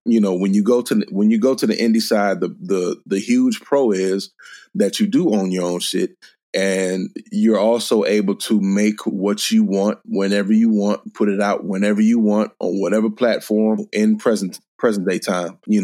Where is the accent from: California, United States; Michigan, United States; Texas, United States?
Michigan, United States; Detroit; That may have been the worst I've seen, and I'm from Detroit.